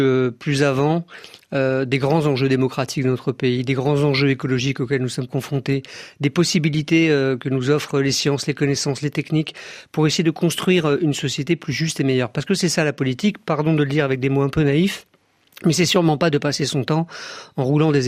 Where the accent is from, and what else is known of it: France